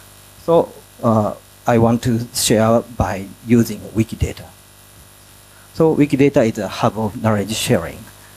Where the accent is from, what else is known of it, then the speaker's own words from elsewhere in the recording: Japan; from Japan